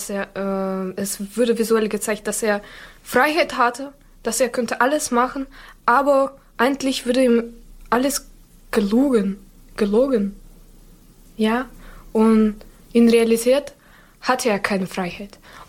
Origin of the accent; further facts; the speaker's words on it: Hostomel, Kyiv Oblast, Ukraine; German is a second language; also born or lived in Zhytomyr; eigentlich bin ich in Zhytomyr geboren, aber danach sind meine Eltern und ich nach Kiew umgezogen. Ja, aber den großen Teil meines Lebens habe ich jedoch im Hostomel gelebt. So, es ist ein kleiner Staat in der Region Kiew.